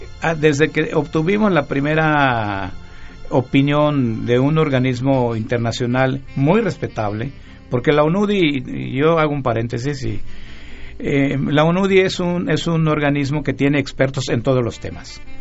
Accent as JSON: {"language": "Spanish", "region": "Yucatán", "country": "Mexico", "tie": "born or raised there", "said": "yo ya tengo mis 69 años de edad, bien vividos, pero me acuerdo que allá en mi pueblo, en Yucatán, encendíamos las velas"}